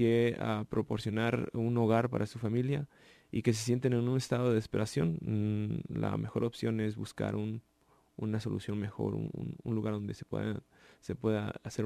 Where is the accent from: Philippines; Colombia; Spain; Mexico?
Mexico; moved away; Cuando nosotros con mi mamá y hermanos emigramos de México, fue como resultado de la crisis del peso del 94.